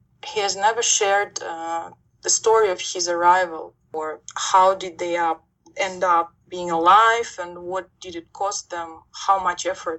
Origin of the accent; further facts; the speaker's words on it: Uzbekistan; But my family still lives in Uzbekistan, and it's my home country. which is very dear to my heart.